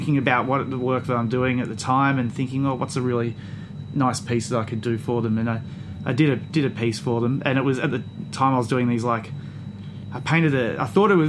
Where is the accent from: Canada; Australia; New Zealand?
Australia; I'm an artist from Australia. I'm traveling the world